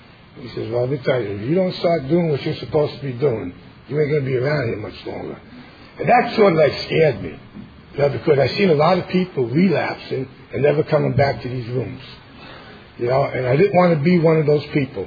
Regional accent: New York, United States; now in Pennsylvania, United States; You know, I'm originally from New York. I moved to Pennsylvania just about 13 years ago.

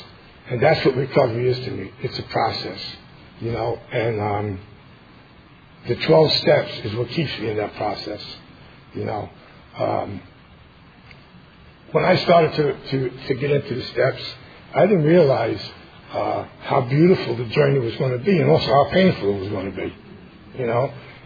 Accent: New York, United States; now in Pennsylvania, United States; You know, I'm originally from New York. I moved to Pennsylvania just about 13 years ago.

